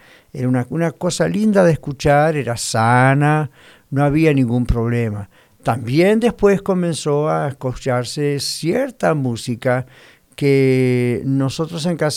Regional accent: Argentina; now in United States; cuando éramos pequeños en mi país, en Sudamérica, específicamente en Argentina, había música secular que era la única música que en casa podíamos escuchar.

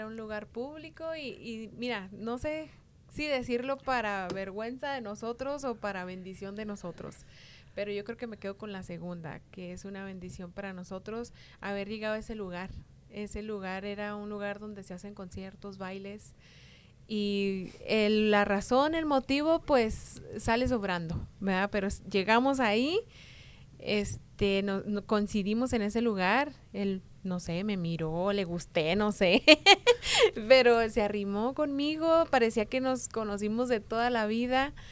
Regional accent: Ciudad Juárez, Chihuahua, Mexico; Pues soy de Chihuahua.

